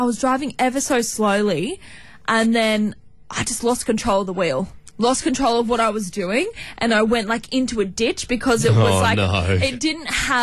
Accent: Holmesville, Australia; Anyway, so I thought, oh, I'll go back to my hometown of Holmesville.

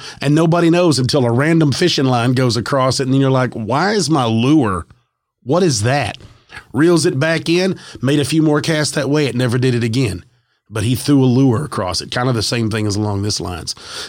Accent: New Jersey, United States; I'm in my early 60s. I grew up here in New Jersey.

